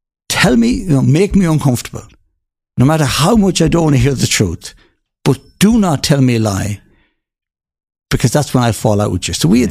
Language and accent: English; Galway, Connacht, Ireland; even though I grew up in Galway, never played rugby